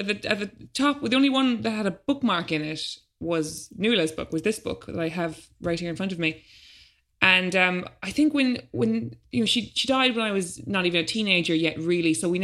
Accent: Ireland; now in -; what do I actually have to say as an Irish adult, considering I've never had a real job there and I've never paid taxes there.

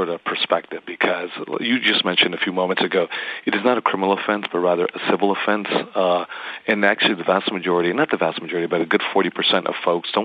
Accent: California, United States; obviously I was insulted that Jeff Sessions came to my home state and announced in my home state that he was suing California

